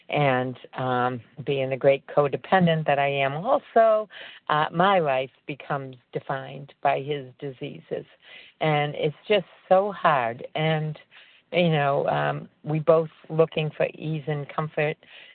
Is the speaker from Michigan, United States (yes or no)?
no; Massachusetts, United States; I'm from Massachusetts also.